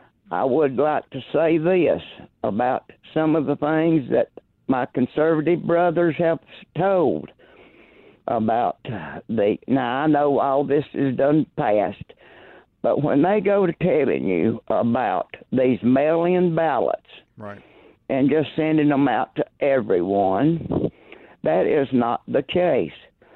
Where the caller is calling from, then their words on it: Rainbow City, Alabama, United States; from Rainbow City, Alabama.